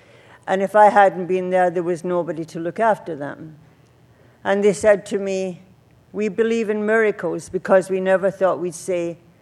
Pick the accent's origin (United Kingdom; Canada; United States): United Kingdom; Scotland; born there; I'm an Irish Scot. I always say that being Irish born in Scotland was a great dilemma